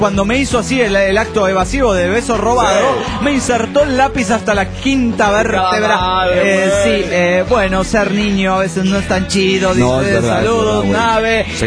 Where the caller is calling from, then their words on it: Monterrey, Nuevo León, Mexico; de Monterrey, Nuevo León, México.